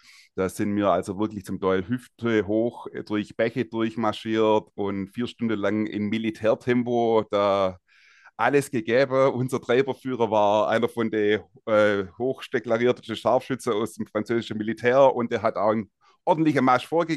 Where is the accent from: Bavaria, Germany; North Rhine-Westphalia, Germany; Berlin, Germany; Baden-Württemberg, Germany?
Baden-Württemberg, Germany; Ich komme aus der Ecke Nürtingen.